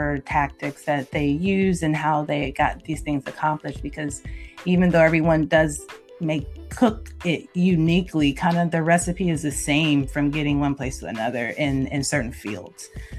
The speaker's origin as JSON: {"language": "English", "region": "California", "country": "United States", "said": "We are from California."}